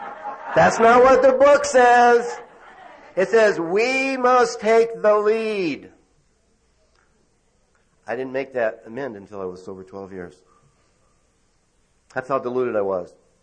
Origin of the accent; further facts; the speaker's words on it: Tucson, Arizona, United States; I remember having to go back to the neighborhood that I grew up in Tucson.